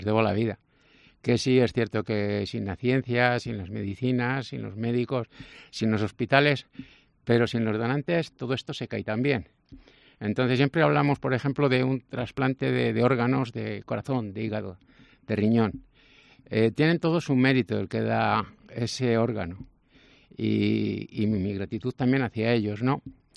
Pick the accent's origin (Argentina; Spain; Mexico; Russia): Spain; Cojeces del Monte, Castile and León; born there; Bueno, yo nací en Cojeces del Monte.